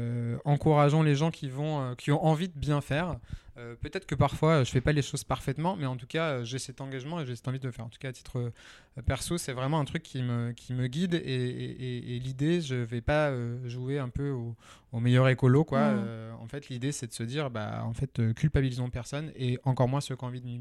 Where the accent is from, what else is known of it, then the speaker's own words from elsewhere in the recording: Lyon, Auvergne-Rhône-Alpes, France; Alors moi je suis à la base lyonnais, j'ai fait mes études à Nantes, ouais.